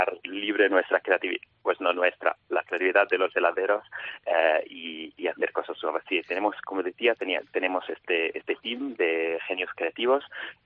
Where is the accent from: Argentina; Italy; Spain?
Italy; Florence, Tuscany; Claro, además yo soy de Florencia, entonces, hombre, claro.